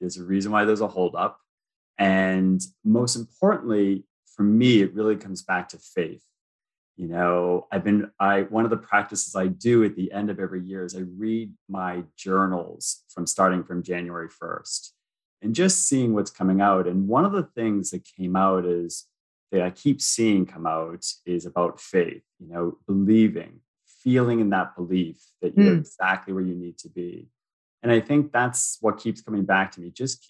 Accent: United States; now in Toronto, Canada; I'm American, but I live in Toronto.

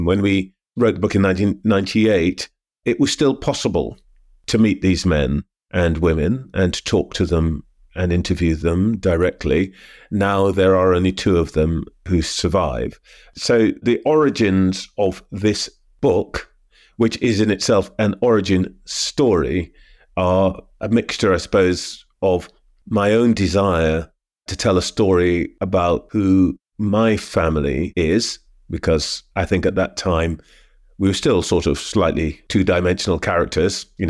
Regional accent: London, United Kingdom; born there; also born or lived in British Guiana; I was born in London, but as a child, shuttled a bit back and forth.

